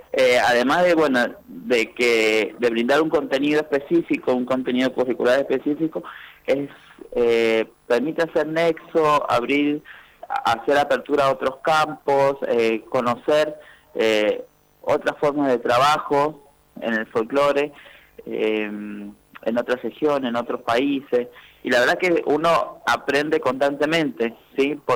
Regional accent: San Juan, Argentina; now in Lanús, Argentina; yo trabajo acá en Lanús, pero soy sanjuanino, ¿no? Ah. Así que también voy y vengo de San Juan, que también doy clase allá de manera virtual y presencial

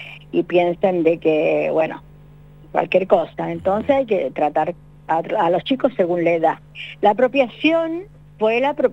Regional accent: Temuco, Araucanía, Chile; born there; Sí, yo nací en Temuco.

